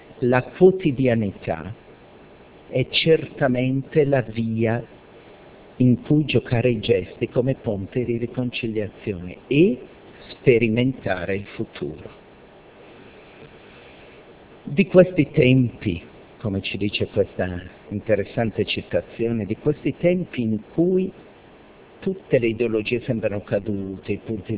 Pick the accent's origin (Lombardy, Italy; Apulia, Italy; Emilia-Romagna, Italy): Lombardy, Italy; Bergamo; io sono bergamasco